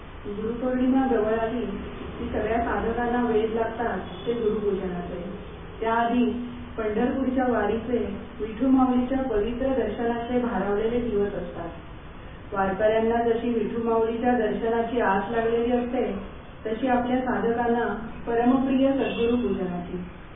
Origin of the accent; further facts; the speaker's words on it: Kalyan, Maharashtra, India; मी कल्याणची आहे असं कळल्यावर तर त्यांना आणखीनच बरं वाटलं.